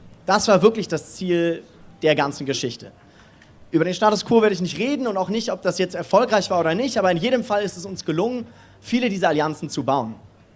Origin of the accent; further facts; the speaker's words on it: Germany; Ich bin aufgewachsen in Deutschland. Deutsch-jüdische Identität ist messed up und wirklich auch kompliziert. Gleichzeitig muss man aber wissen, dass meine Mutter aus Israel kommt